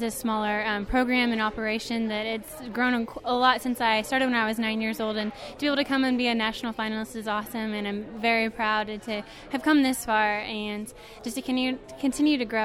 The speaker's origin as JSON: {"language": "English", "town": "Abilene", "region": "Kansas", "country": "United States", "said": "from Abilene, and I have 51.3 acres of wheat and 21.7 acres of grain sorghum."}